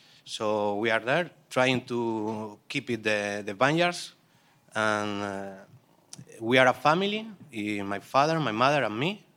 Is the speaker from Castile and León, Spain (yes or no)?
yes; Castile and León, Spain; English is a second language; we are in a little paradise in Castilla y León.